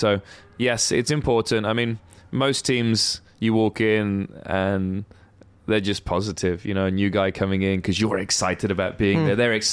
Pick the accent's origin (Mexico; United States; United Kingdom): United Kingdom; being British